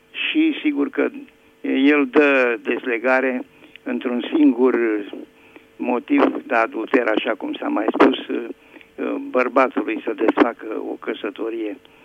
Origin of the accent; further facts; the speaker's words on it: Bucharest, Romania; sunt din București.